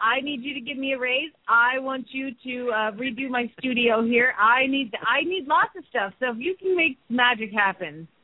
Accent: Phoenix, Arizona, United States; from Phoenix, Arizona

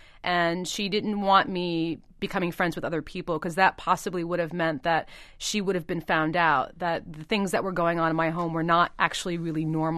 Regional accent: Brooklyn, New York, United States; when we grew up in Brooklyn, the mentality was that whatever happened in your family, you kept it within your family.

